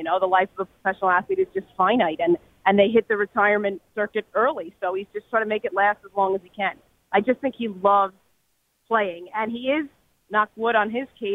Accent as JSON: {"language": "English", "region": "New Jersey", "country": "United States", "tie": "born or raised there", "said": "Phil Simms is a great one for me because I grew up in New Jersey and, you know, he was the guy."}